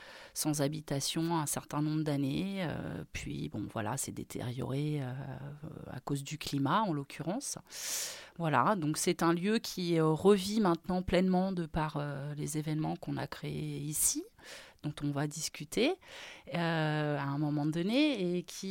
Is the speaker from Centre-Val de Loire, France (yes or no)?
yes; Nouan, Centre-Val de Loire, France; c'est ça en fait mon enfance ici à Nouan.